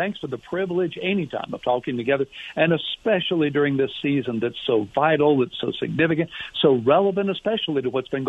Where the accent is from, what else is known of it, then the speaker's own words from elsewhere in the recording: Houston, Texas, United States; And so growing up in Texas, in Houston, I would have been one of those people that absolutely couldn't explain what this was and why it matters to me.